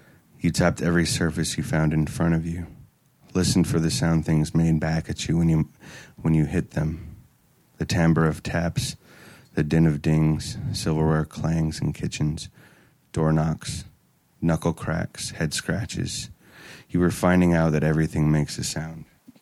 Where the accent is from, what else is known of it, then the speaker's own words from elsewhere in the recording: Oakland, California, United States; I grew up in Oakland